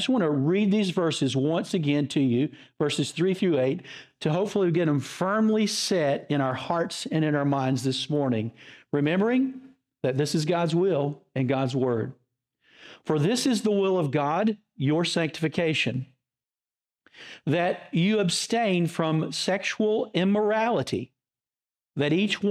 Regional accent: Idaho, United States; These reserves are like the large tracts of wilderness in my home state of Idaho.

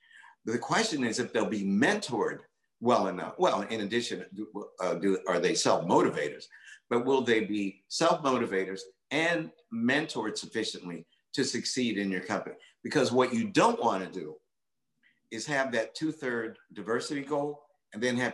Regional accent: West Virginia, United States; And, you know, they don't like me because I'm from West Virginia.

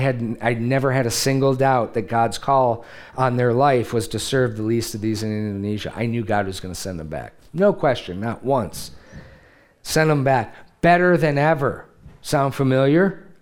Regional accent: Detroit, Michigan, United States; I have other words that I can't use because I'm from Detroit.

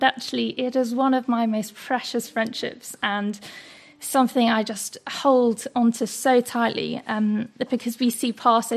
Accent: Winchester, South East England, United Kingdom; so I'm from Winchester

